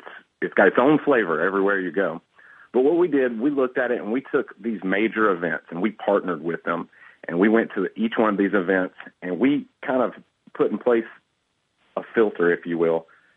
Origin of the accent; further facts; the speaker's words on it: Kentucky, United States; I'm actually from Kentucky. I live a couple hours away from there.